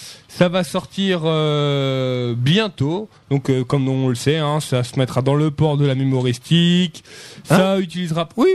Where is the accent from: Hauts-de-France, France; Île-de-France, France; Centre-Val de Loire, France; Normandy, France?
Normandy, France; Non, je suis normand.